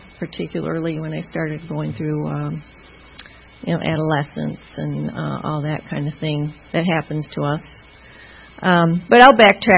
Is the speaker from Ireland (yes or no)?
no; Jamestown, New York, United States; born there; I was born in 1958. I was born in Jamestown, New York. That's why I have this funny accent.